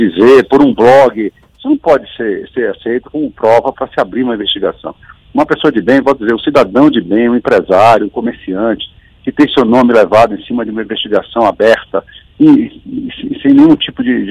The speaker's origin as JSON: {"language": "Portuguese", "region": "Pará", "country": "Brazil", "said": "Em pequenas cidades, eu sou do Pará, você tem em municípios como o do Marajó"}